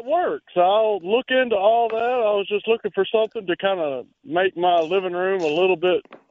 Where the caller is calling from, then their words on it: Forest, Mississippi, United States; No, I'm calling from Forest, Mississippi.